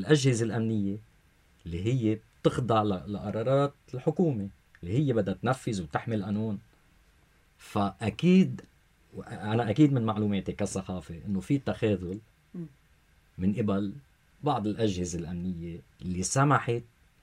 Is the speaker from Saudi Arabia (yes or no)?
no; Lebanon